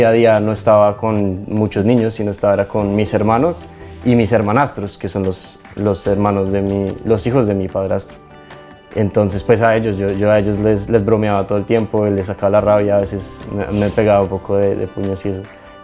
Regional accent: Bogotá, Colombia; born there; tengo 23 años. Yo nací en Bogotá, Colombia, en el año 99.

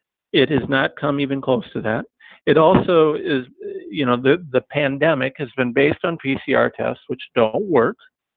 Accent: United States; I'm a dad, I'm a husband, I'm an American, I'm God, family, country guy.

